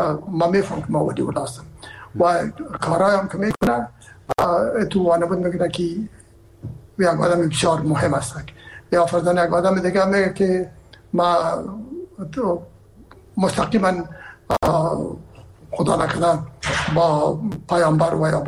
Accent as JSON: {"language": "Persian", "region": "Herat", "country": "Afghanistan", "said": "من که هستم از هرات هستم و پدر مادر من هرات هستن"}